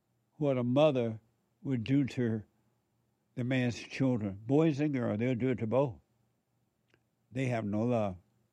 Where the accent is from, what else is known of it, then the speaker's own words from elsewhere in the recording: Alabama, United States; I was raised and born in Barber County, Alabama, folks.